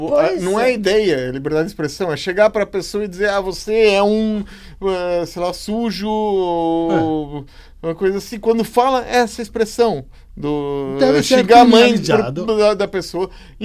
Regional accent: Brazil; E, bom, como brasileiro, tem essa experiência de alguns anos atrás, a ideia de que todos os brasileiros eram assaltantes.

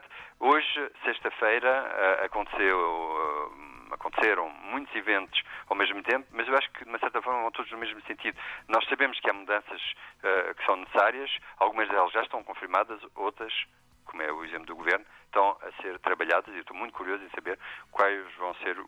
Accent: France; nós somos franceses, somos eleitos franceses, mas essa nossa ligação com a parte portuguesa também é uma forma de mostrar a nossa dupla cultura

